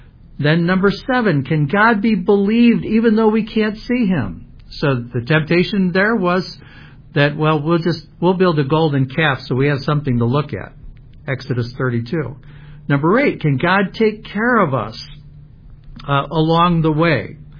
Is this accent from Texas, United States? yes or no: no; Fraser, Michigan, United States; I remember, you know, as a kid, I grew up in Fraser, Michigan.